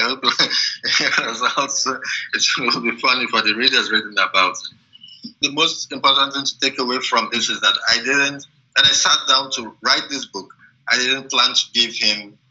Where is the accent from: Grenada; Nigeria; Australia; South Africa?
Nigeria; yes, I might want to write the next Jane Eyre, but I am Nigerian, so even if I'm writing generally, it has to engage with my society in some sense.